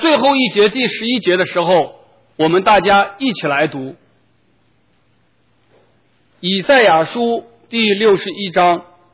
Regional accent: United States; 那对我们美国人最切身的是我们美国政府关门了

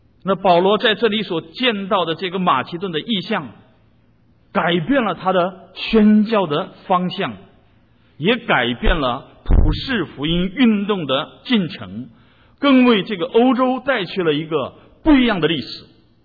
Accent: China; 我们中国人在过去这100多年的时间里面也是同样

